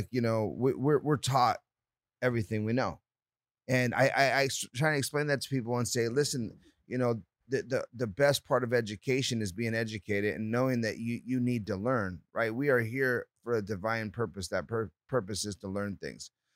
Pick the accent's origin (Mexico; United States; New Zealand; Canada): United States; there's a reason why we're from the United States that they would say it's medicinal